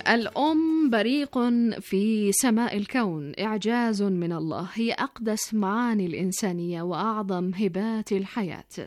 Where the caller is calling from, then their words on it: Saudi Arabia; من السعودية، أحييكم.